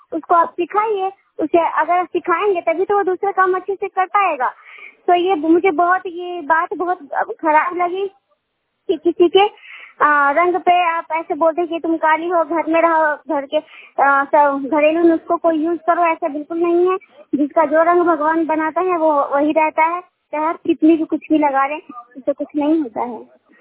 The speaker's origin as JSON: {"language": "Hindi", "town": "Noorsarai", "region": "Bihar", "country": "India", "said": "मैं नूरसराय से बिलोंग करती हूँ, डिस्ट्रिक्ट नालंदा है, स्टेट बिहार।"}